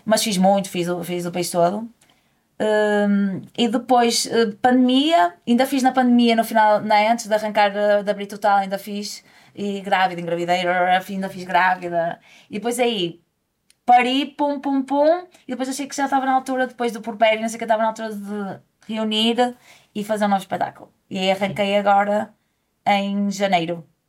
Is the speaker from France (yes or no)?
no; Porto, Portugal; accent: Porto; eu falo muito rápido, muita gíria. Eu sou bem portuense, tu não sabes, mas eu tenho que estar bem cerrada aqui do Porto. Eu abro a boca, a pessoa sabe que eu sou do Porto.